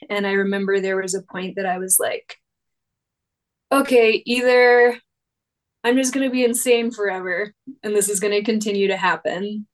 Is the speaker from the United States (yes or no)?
yes; the South, United States; And I grew up in the South. I grew up within a generally Christian household